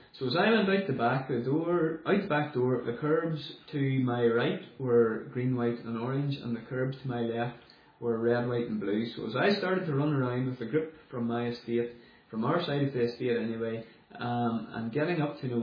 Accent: Londonderry, Northern Ireland, United Kingdom; As I said, I was born in Londonderry into a loving family. I grew up not having everything I wanted, but I did have everything I needed.

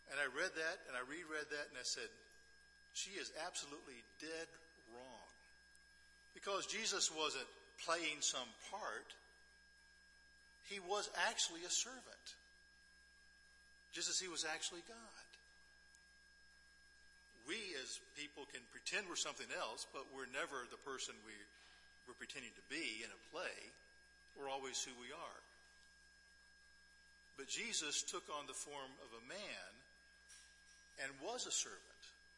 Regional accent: the South, United States; I'm from the South, so maybe I have a reason to be involved in all that stuff.

